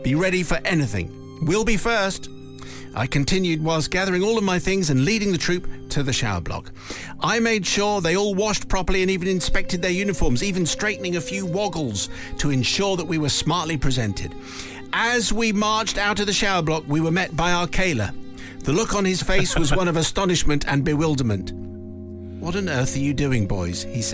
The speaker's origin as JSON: {"language": "English", "region": "Yorkshire and the Humber", "country": "United Kingdom", "tie": "born or raised there", "said": "As a 10-year-old growing up in West Yorkshire"}